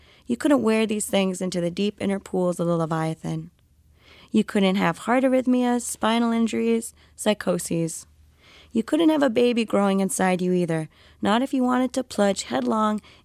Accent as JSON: {"language": "English", "region": "Florida", "country": "United States", "tie": "born or raised there", "said": "Well, so I grew up in South Florida"}